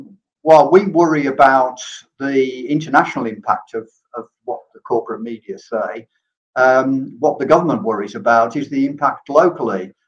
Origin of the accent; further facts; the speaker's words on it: England, United Kingdom; as I'm from England myself